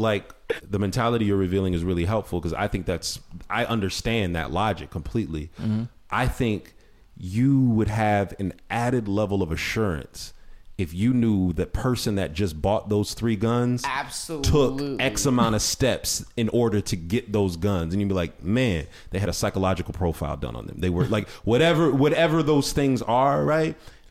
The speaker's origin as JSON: {"language": "English", "region": "Ohio", "country": "United States", "tie": "born or raised there", "said": "and I grew up in Ohio, Midwest, we love our guns too, right?"}